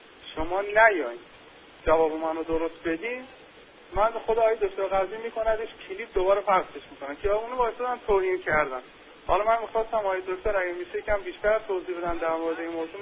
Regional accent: Iran; بودم که گفتم از ایرانم

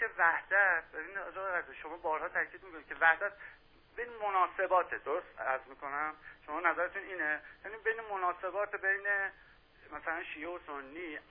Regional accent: Iran; ما ایرانی هستیم، من هموطن ایرانی ما دوستان

